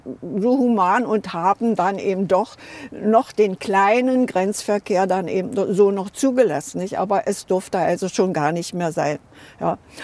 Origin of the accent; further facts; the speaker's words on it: Groß Grabenstedt, Saxony-Anhalt, Germany; moved away as an adult; Groß Grabenstedt ist meine Heimat, denn ich habe hier 34 Jahre gelebt, bevor ich aus Groß Grabenstedt ausgesiedelt wurde.